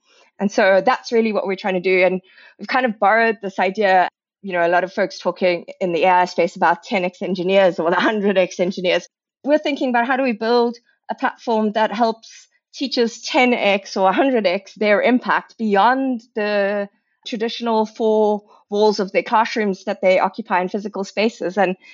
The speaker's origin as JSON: {"language": "English", "country": "South Africa", "said": "I'm a South African, and I've been fortunate enough to also spend time working in Silicon Valley."}